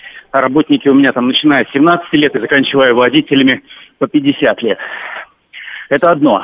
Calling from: Minsk, Belarus; Я звоню из Минска

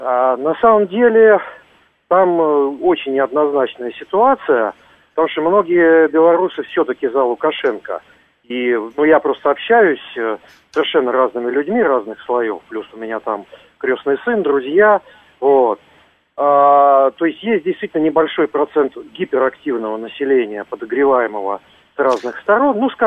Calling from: Moscow, Russia

